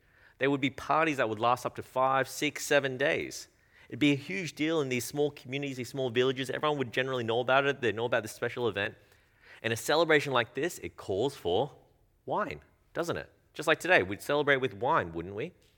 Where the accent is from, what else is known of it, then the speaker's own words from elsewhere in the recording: Australia; born there; I am Australian born, but yes, I am Chinese, if you haven't noticed. That's my ethnicity. And I grew up in going to a lot of Chinese weddings